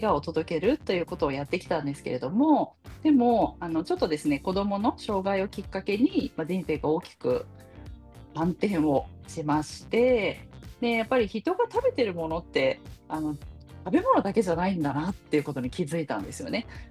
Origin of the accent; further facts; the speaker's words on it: Shinjuku, Tokyo, Japan; also born or lived in Saitama / Ibaraki; now in Hachioji, Japan; 中心の方で、本当新宿の方で育ってました。で、父の都合で埼玉、茨城に引っ越したり埼玉に引っ越したりで、自分が結婚して家を建てたのは東京の、高尾山の方ですね、八王子市に家を建ててっていう形ですね。